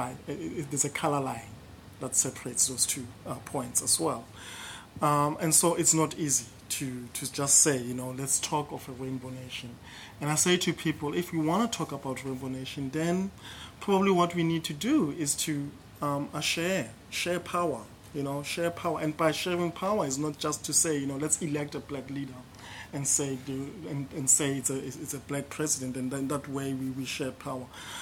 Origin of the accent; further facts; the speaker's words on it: South Africa; I'm a South African, and therefore I represent a tradition or a form.